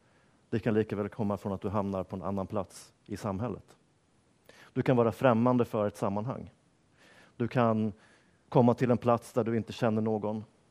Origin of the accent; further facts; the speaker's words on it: Norrtälje, Stockholm County, Sweden; Jag växte upp i Norrtälje, en plats norr om Stockholm, 7 mil ungefär. Lite grann en småstad.